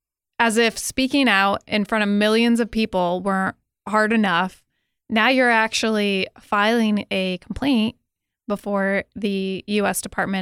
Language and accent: English; Connecticut, United States; when I visited you in my home state of Connecticut.